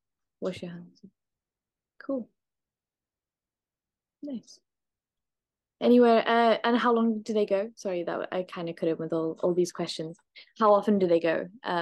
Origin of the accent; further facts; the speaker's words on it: United Kingdom; Yeah, for me, being British and on an island, we don't have.